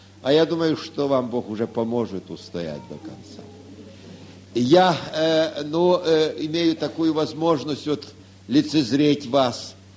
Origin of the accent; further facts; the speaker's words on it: Ukraine; они знают, что я с Украины. Меня выдает речь моя, конечно.